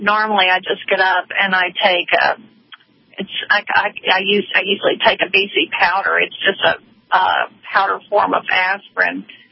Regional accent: the South, United States; We're from the South, so I get grits and all those good things for you.

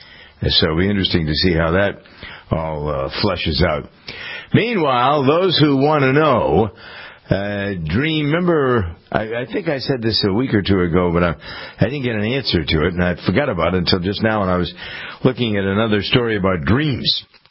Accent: Framingham, Massachusetts, United States; the guy in charge of our detective bureau here in my hometown of Framingham, we talked for about an hour about what the crime rate is here and how it has changed, because we both grew up in Framingham.

